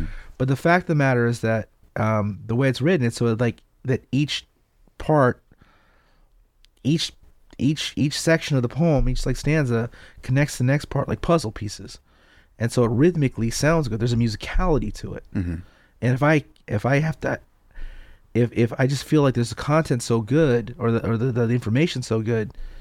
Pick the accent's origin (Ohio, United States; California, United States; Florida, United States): California, United States; Monterey Park; born there; I was born in Monterey Park.